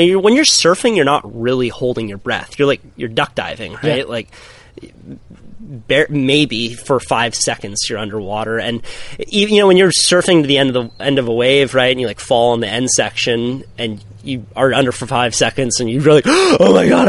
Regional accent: Santa Cruz, California, United States; Grew up right here in Santa Cruz, California. You know, youngest of five.

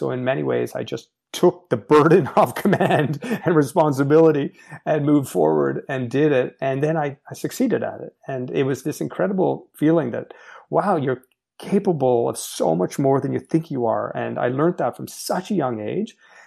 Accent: Montreal, Quebec, Canada; I grew up in Montreal, Quebec, Canada, and Montreal, a very cold city up north

